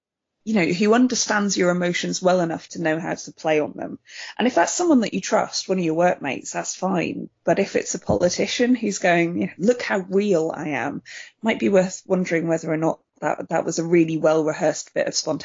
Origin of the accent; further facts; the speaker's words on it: Yorkshire and the Humber, United Kingdom; moved away; I grew up in Yorkshire and more of my northern's coming out.